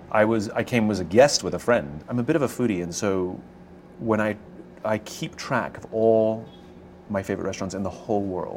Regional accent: New Jersey, United States; also born or lived in England / Johannesburg, South Africa / Hong Kong; I moved to South Africa, to Johannesburg, then back to England, then to Hong Kong, and then at the tender age of 10, moved to the U.S., to New Jersey. So I'd already lived on four continents by the age of 10.

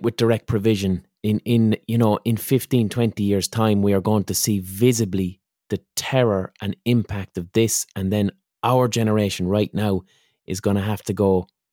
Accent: Ireland; as an Irish person, I almost feel queasy, or I feel like I'm being bold or doing something wrong by using my podcast to ask people to go to a protest.

